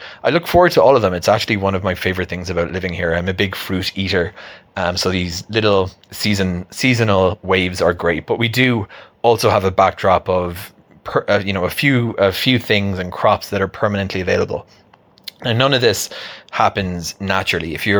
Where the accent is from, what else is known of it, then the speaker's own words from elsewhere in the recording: Ireland; moved away; than what I was used to growing up in Ireland.